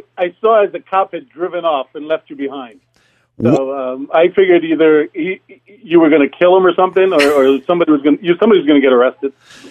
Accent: Bronx, New York, United States; I'm from the South Bronx, bro.

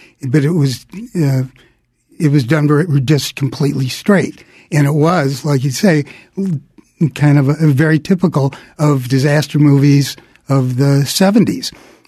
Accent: Milwaukee, Wisconsin, United States; We're from Milwaukee originally.

